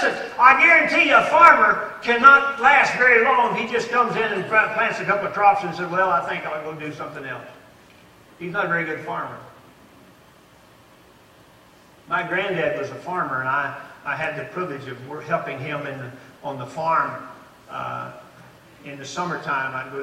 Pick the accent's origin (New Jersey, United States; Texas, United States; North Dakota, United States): Texas, United States; also born or lived in Louisiana; See, I grew up in Texas, and we had what they call shinry brush or mesquite bushes.